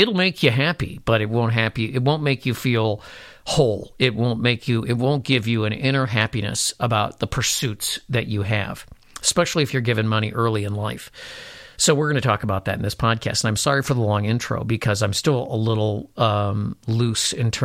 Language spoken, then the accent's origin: English; Ohio, United States; also born or lived in Kentucky; because we are from Appalachia, basically. We're from Central Ohio and Kentucky and places like that.